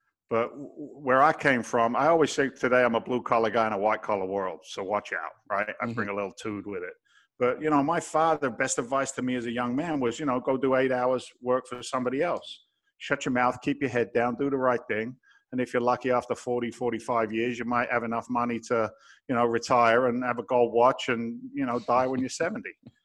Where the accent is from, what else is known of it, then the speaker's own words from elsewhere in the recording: England, United Kingdom; now in United States; And I'm an immigrant to this country. I came over from England back in 1986. Shh, don't tell anybody. It's a secret. but I carried an American passport today, and I'm proud to carry one.